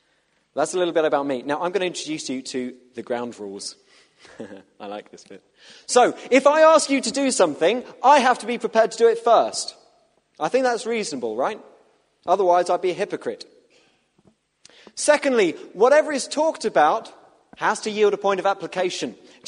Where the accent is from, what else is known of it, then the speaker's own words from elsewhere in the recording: South East England, United Kingdom; I'm from City Morning, Kent, the southeast of England. Originally came up here to do my degree